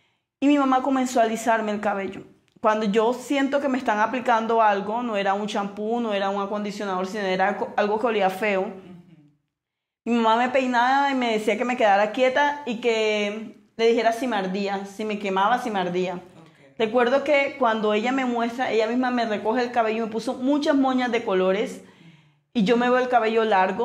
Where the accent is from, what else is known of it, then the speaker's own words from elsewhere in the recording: Montería, Córdoba, Colombia; also born or lived in Magangué; Y yo soy de Montería, pero mi papá lo trasladan para Magangué, Bolívar.